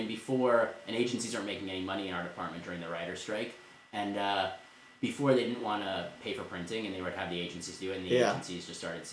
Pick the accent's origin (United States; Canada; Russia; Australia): United States; Connecticut; So I'm from Connecticut, and I did my JD MBA at Quinnipiac.